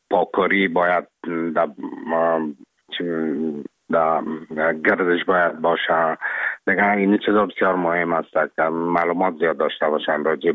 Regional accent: Afghanistan; now in Czech Republic; من افغان هستم، از افغانستان هستم

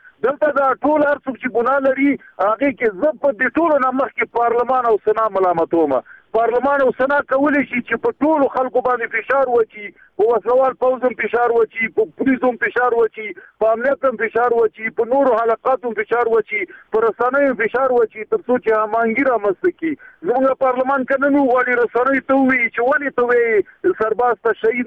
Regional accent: Afghanistan; زه یو افغان یم

